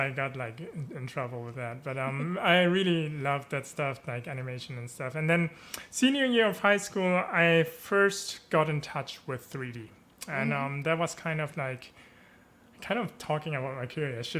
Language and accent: English; Germany; English is a second language; also born or lived in Japan; So I was born in Japan, but moved with my family to Germany when I was 2.5 years old. And so I didn't really live in Japan. So I grew up bilingual. German is better than my Japanese, actually, I have to admit.